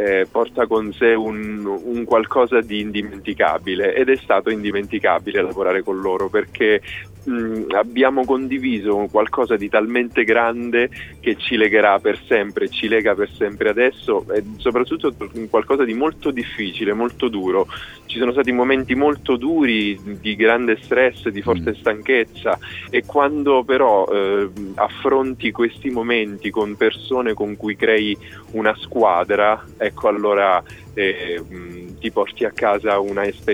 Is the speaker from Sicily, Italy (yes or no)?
yes; Enna, Sicily, Italy; Io sono del centro della Sicilia, sono di Enna, sì.